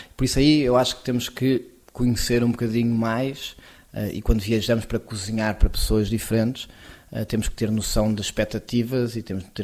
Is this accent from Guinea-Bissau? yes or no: no; Cascais, Lisbon, Portugal; born there; Nasci muito perto do mar, em Cascais, muito influenciado também pelo cruzamento do mar com os pinheiros.